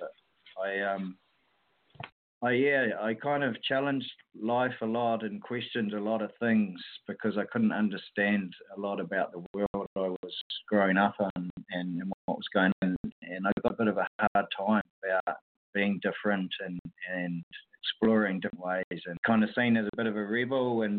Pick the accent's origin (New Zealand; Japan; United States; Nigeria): New Zealand; I was thinking of moving back to my hometown, which was quite a surprise for me